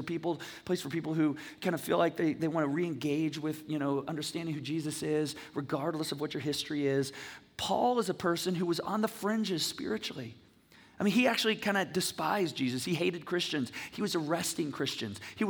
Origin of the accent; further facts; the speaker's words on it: Michigan, United States; I grew up in Michigan. We lived on the Manistee and Ausable rivers in the summer